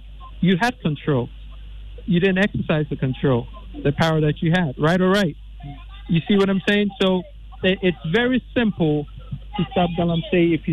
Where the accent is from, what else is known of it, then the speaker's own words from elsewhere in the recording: Ghana; Because I'm Ghanaian, and it makes sense.